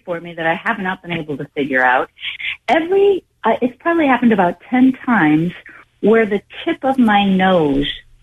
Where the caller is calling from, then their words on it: Santa Cruz, California, United States; from Santa Cruz.